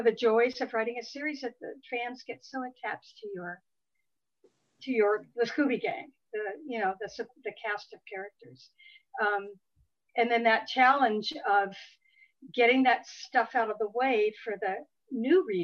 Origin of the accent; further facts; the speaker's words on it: California, United States; I'm a Californian, like I loved doing the research, of course, in February, going to Santa Barbara